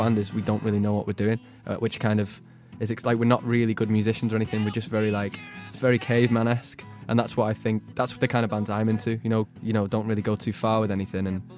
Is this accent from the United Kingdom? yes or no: yes; North West England, United Kingdom; now in London, United Kingdom; So, like, I'm from just outside of Liverpool